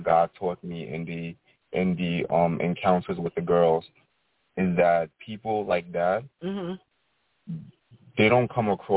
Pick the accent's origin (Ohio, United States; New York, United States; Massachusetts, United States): New York, United States; Bronx; but he was putting up his hand sign that I'm from the Bronx, just because he met me.